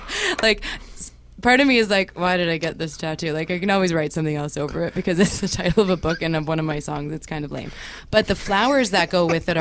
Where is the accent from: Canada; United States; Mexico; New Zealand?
Canada; Toronto, Ontario; The Burdock in Toronto on Wednesday, November 7th. That's my hometown CD release party.